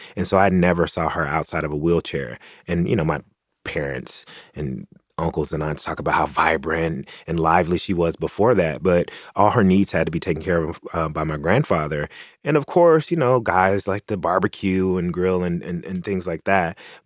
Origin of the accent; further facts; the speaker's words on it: Tennessee, United States; to give a shout out to my home state of Tennessee.